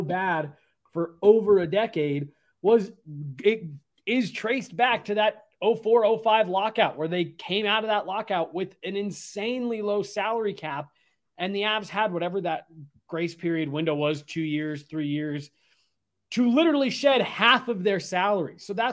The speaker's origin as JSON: {"language": "English", "town": "Denver", "region": "Colorado", "country": "United States", "tie": "born or raised there", "said": "it was great being a kid growing up in Denver"}